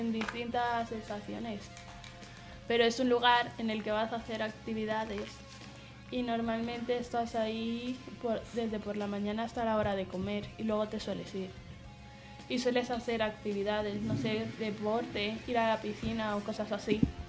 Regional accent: Dominican Republic; Yo, de República Dominicana.

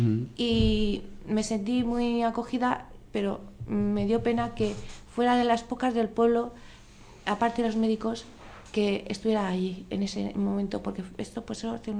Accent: Fuenlabrada, Community of Madrid, Spain; porque yo soy de Fuenlabrada, aunque vivo aquí ahora

